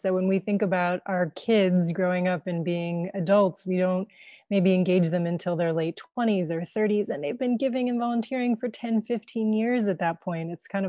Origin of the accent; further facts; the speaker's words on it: Baltimore, Maryland, United States; I moved back to my hometown of Baltimore from college